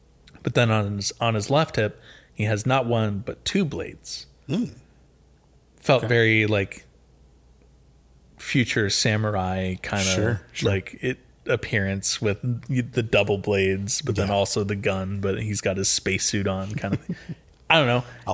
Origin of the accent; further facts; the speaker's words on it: Florida, United States; You know, growing up in Florida with hurricanes and stuff happening all the time